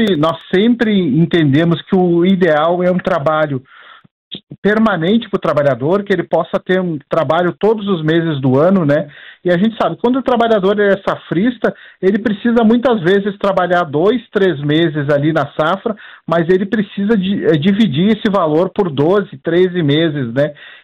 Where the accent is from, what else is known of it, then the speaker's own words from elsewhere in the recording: Rio Grande do Sul, Brazil; Eu sou gaúcho